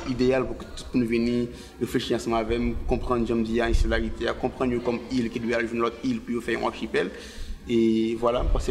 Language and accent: French; Haiti; moi, en tant qu'Haïtien